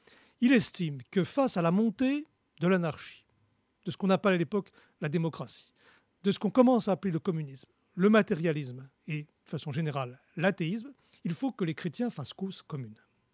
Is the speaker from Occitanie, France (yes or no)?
yes; Nîmes, Occitanie, France; born there; Je suis né à Nîmes, je suis un protestant, j'y tiens et je m'y sens bien.